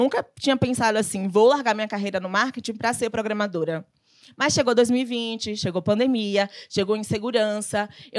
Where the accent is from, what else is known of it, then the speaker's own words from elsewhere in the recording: Alagoinhas, Bahia, Brazil; Eu sou do interior de Alagoinhas, que chama minha cidade, na Bahia.